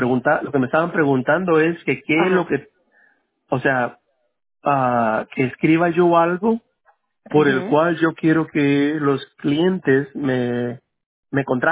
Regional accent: California, United States; Yo vengo de California.

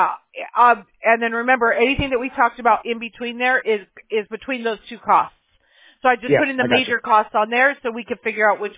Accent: Mobile, Alabama, United States; born there; Yeah, I was born in Mobile. My brother was born in Huntsville. So opposite ends.

